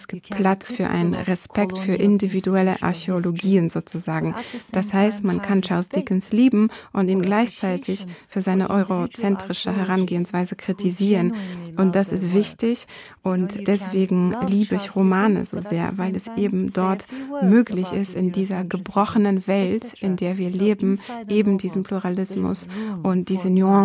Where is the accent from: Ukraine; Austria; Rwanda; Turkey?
Turkey; Ich komme aus der Türkei und ich habe voll das Gefühl, dass die Geschichte, die uns beigebracht wird, eine Art Amnesie weitergibt